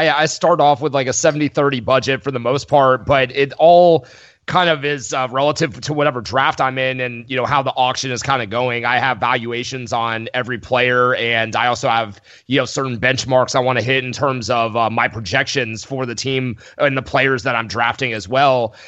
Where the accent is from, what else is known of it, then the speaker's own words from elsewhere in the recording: Florida, United States; now in Nashville, United States; No, I'm from Florida, and I live in Nashville.